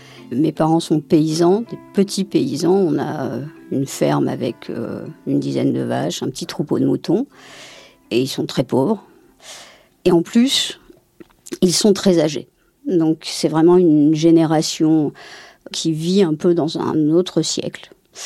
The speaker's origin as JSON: {"language": "French", "region": "Auvergne-Rhône-Alpes", "country": "France", "said": "Alors, je suis auvergnate d'origine, je suis fille de paysan."}